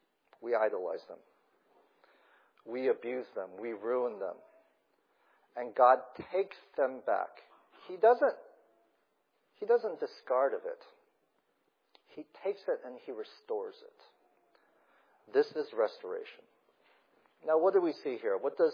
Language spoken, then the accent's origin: English; Portland, Oregon, United States; I grew up in Portland, Oregon.